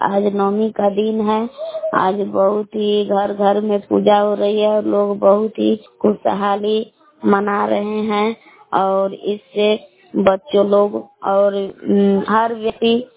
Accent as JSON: {"language": "Hindi", "town": "Belaon", "region": "Bihar", "country": "India", "said": "मैं ग्राम बेलाव जिला कैमूर भभुआ के निवासी हूँ"}